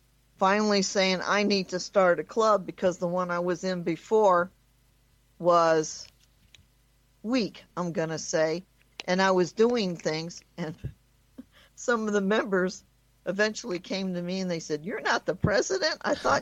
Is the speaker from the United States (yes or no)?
yes; Las Vegas, Nevada, United States; I went off because I will not accept people bashing my hometown and saying negative things about the Westgate.